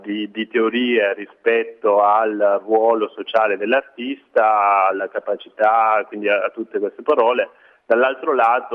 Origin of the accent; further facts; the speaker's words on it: Lecce, Apulia, Italy; io non sono torinese ma sono del sud Italia, sono leccese